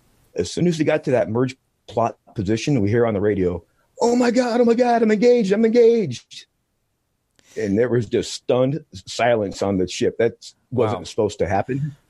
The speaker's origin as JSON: {"language": "English", "region": "Oregon", "country": "United States", "tie": "born or raised there", "said": "I was raised here. Back in my hometown."}